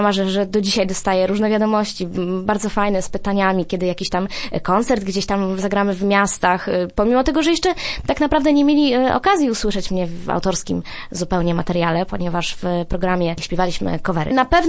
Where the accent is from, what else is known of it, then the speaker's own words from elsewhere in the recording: Głogów, Lower Silesian Voivodeship, Poland; now in Poznań, Poland; Tak, oczywiście, jestem z Głogowa i tutaj przy każdej okazji wspominam, że właśnie to jest to moje miasto rodzinne.